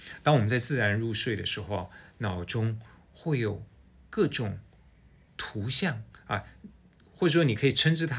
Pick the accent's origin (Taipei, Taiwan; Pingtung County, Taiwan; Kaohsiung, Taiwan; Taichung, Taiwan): Taipei, Taiwan; 我小时候住在台北市的新东街。